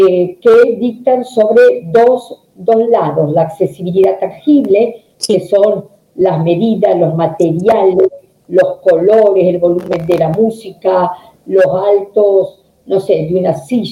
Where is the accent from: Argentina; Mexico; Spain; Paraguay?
Argentina; Santa Fe; Así que remarco que soy de Santa Fe de la Veracruz, capital de la provincia.